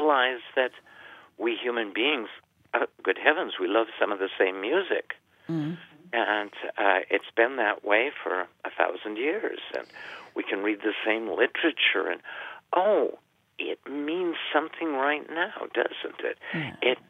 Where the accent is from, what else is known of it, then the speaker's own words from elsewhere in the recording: Mobridge, South Dakota, United States; Bev was from Winter, I was from Mobridge, McLaughlin, and so it was a central place so we could visit grandparents